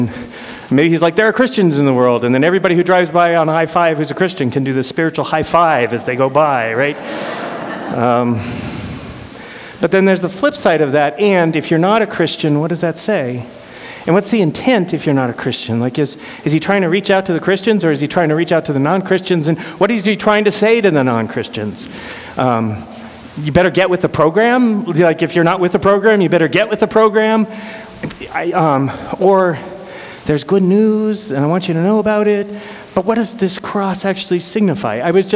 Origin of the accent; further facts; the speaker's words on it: Denver, Colorado, United States; I was thinking back to my childhood where I grew up in Denver, Colorado, and Denver sits at the mountains, just at the base of the mountains.